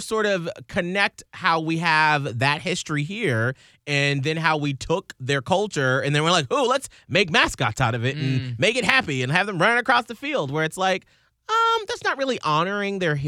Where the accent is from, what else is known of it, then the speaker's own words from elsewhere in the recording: Georgia, United States; I'm trying to think of the ones that we had in Georgia. I just remember growing up in the Braves.